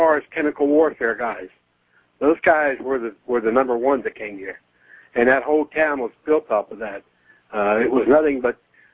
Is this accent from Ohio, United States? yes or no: yes; Cincinnati, Ohio, United States; I'm not a native there. I was transplanted from Cincinnati, Ohio.